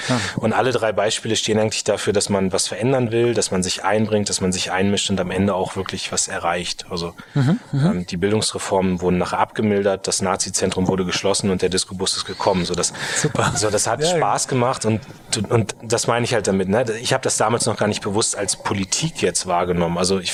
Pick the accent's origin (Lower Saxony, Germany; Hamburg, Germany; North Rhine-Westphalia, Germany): Lower Saxony, Germany; Munster; Meine Heimatstadt selbst ist Munster, kennt man als größten Heeresstandort, also Bundeswehrstandort. Und genau, da lebe ich auch immer noch, aber natürlich mittlerweile auch sehr viel in Berlin.